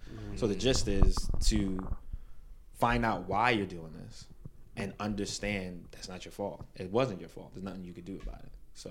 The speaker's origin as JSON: {"language": "English", "town": "Brooklyn", "region": "New York", "country": "United States", "tie": "born or raised there", "said": "I grew up in Brooklyn, in Canarsie, right around there. My parents are Caribbean, just like their parents are Caribbean."}